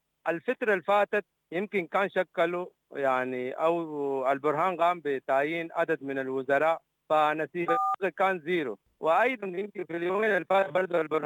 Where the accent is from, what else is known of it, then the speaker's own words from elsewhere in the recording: Sudan; كشعب موجود في إقليم شرق السودان